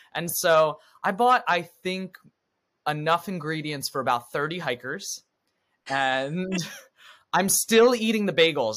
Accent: New Jersey, United States; since we're from Jersey, we have Taylor ham, egg and cheese

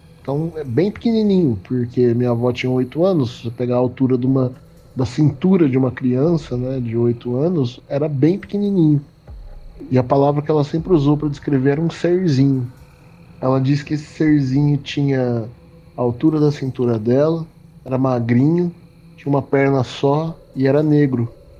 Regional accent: Jaboticabal, São Paulo, Brazil; eu tenho 40 anos, sou de Jaboticabal, interior de São Paulo.

